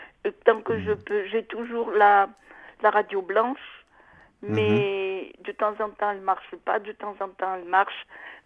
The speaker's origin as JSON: {"language": "French", "town": "Nice", "region": "Provence-Alpes-Côte d'Azur", "country": "France", "said": "je suis de Nice, vous vous rappelez?"}